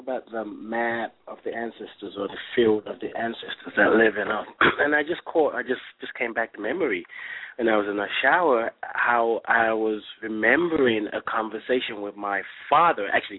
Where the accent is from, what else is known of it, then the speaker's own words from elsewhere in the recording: Nigeria; now in United States; because I'm originally from Nigeria